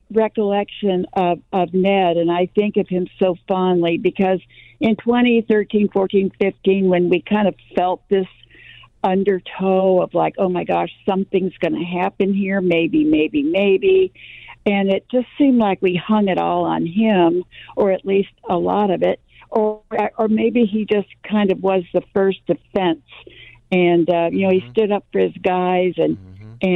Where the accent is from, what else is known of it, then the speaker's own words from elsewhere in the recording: Kansas City, Missouri, United States; I said, well, I'm from Kansas City, Missouri, and I am a huge Royals fan.